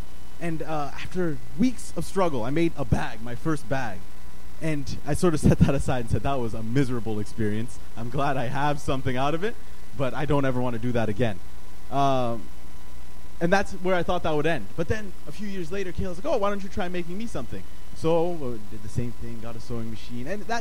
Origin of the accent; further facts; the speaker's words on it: Kenya; born there; moved away; So in 1987, I was born in Kenya.